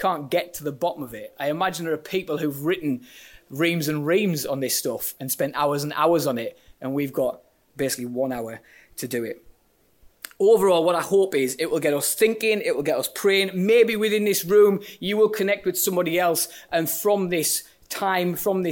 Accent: Silksworth, North East England, United Kingdom; also born or lived in Sunderland; so I grew up in Silkswith, which is an ex-mining village in northeast of England. It's now, it's now, I'm not even the most southerly suburb of Sunderland, but that's where it is. I grew up there.

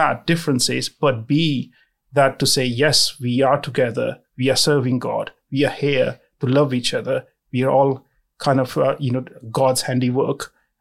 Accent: Pakistan; I think that is that I'm not giving up on my identity as a Pakistani Christian.

